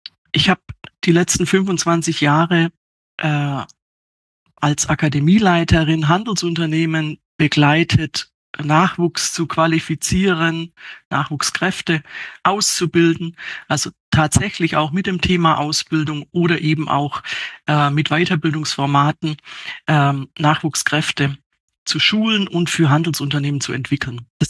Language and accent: German; Ellwangen, Baden-Württemberg, Germany; Ahlen-Ellwangen.